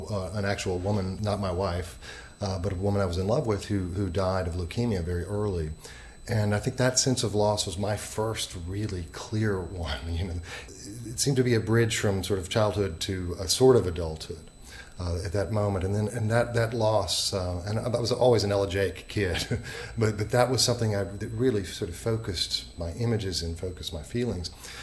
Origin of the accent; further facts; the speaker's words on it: Southern United States, United States; Growing up in the South as I did, you're a place filled, of course, with churches. And I was next door to an African-American church